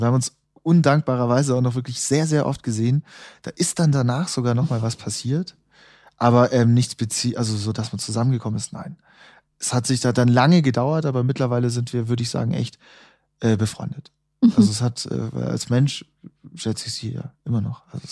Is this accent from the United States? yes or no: no; Munich, Bavaria, Germany; nach München, wo ich herkomme